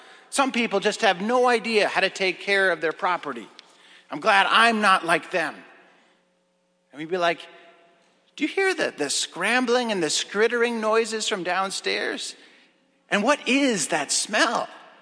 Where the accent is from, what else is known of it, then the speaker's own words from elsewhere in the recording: Maple Lake, Minnesota, United States; there was a big rainstorm in Maple Lake, my hometown, and it created some problems for my grandpa and grandma's house.